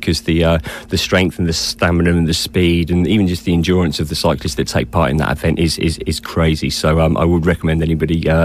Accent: East of England, United Kingdom; obviously I'm from Norfolk, so we don't know what a mountain is

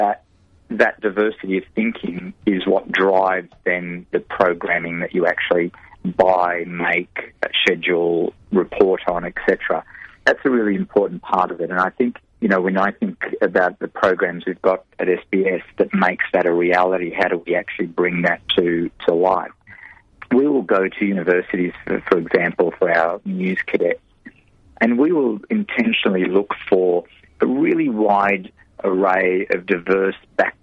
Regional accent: Sydney, New South Wales, Australia; I'm an Australian that was brought up in Sydney. My parents are both Egyptian, so naturally I've got olive skin. I look reasonably Middle Eastern.

